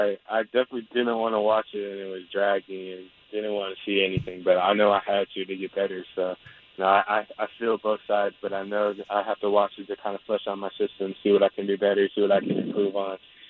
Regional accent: California, United States; everyone thinks I should be a Warrior fan because I'm from the Bay, but what I've experienced in the Bay Area is just a lot of bandwagon Warrior fans.

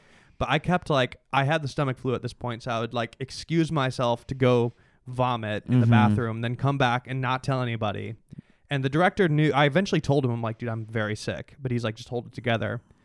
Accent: Chicago, Illinois, United States; Yeah, I'm from Chicago.

